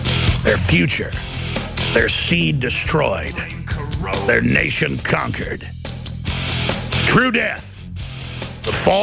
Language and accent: English; Texas, United States; But everybody thinks because I'm from Texas, I'm dumb.